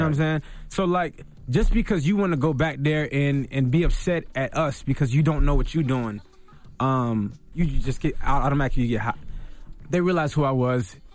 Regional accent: Miami, Florida, United States; And I'm from Miami, and this station is not playing me.

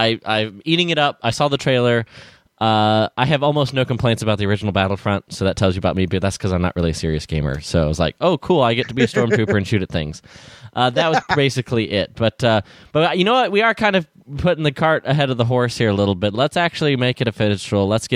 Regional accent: Peshawar, Khyber Pakhtunkhwa, Pakistan; I grew up in Peshawar, Pakistan.

